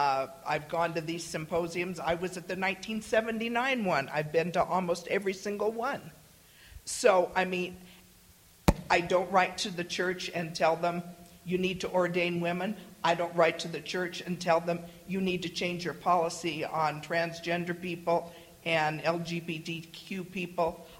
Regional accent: San Francisco, California, United States; I'm 70 years old, born and raised in San Francisco, went to church in San Francisco, the LDS Church.

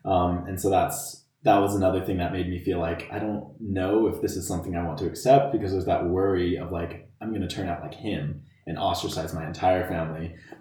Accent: Bountiful, Utah, United States; So born and raised in Utah.

